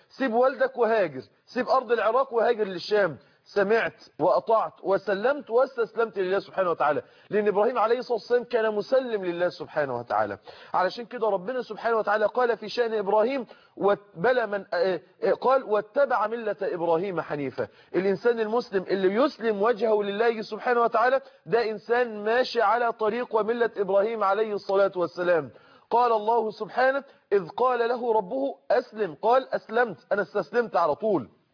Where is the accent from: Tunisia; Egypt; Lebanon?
Egypt; عندنا في مصر